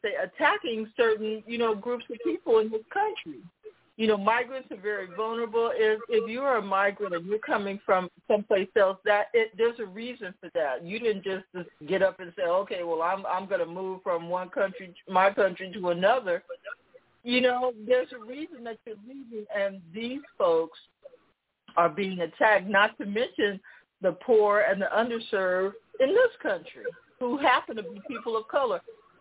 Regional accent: United States; as an American, I have a problem with this hate speech that keeps spewing from these GOP candidates.

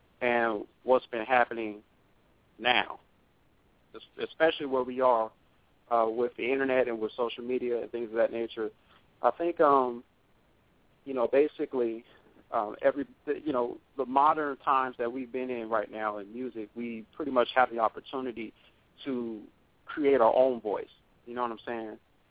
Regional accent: Los Angeles, California, United States; now in Hawthorne, United States; I'm actually from the West Coast. Holler back in the West Coast. From Los Angeles, California. I live in Hawthorne.

